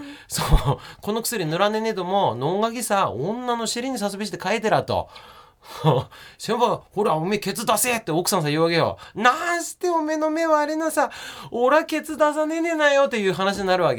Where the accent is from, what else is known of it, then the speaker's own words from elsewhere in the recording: Yokote, Akita, Japan; 私は村出身でしたから、横出市山内なんで、山内なんて本当に営業前何もねかった一つ駄菓子屋さんあったったと思うな